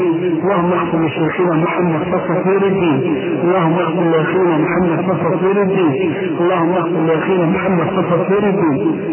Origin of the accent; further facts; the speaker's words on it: Egypt; ولذلك ما عندنا في مصر لا تجيء في بقية دول العالم إلا من انتقل من عندنا إلى غيرنا